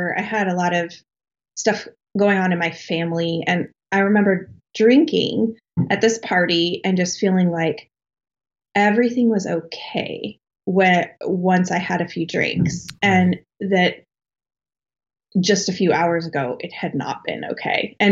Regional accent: Colorado, United States; So I grew up in, I was born and raised in Colorado in like a small town south of Denver. I lived there all through my life.

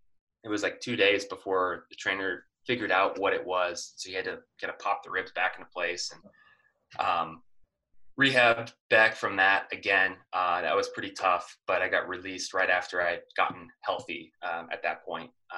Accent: Seattle, Washington, United States; And so I grew up in Seattle, huge Mariners fan.

